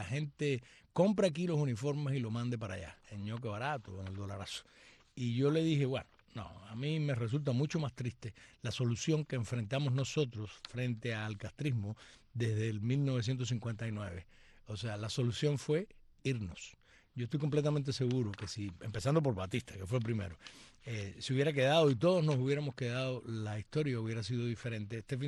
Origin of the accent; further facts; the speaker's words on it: Cuba; soy una cubana